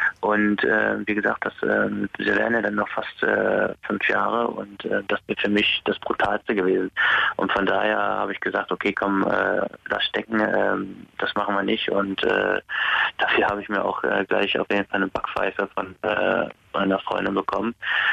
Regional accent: Netherlands; now in Germany; ich komme ja ursprünglich aus Holland, bin ja damals dann nach Deutschland gekommen und habe ja auch den deutschen Pass. Aber ich habe, wie gesagt, immer noch zwei Nationalitäten, also habe immer noch den holländischen Pass.

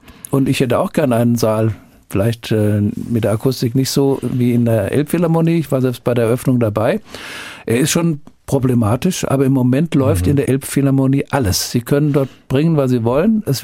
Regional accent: Wiesbaden, Hesse, Germany; so ein Festival in dieser Art hier in meiner Heimat, nämlich in Wiesbaden und im Rheingau, zu gründen.

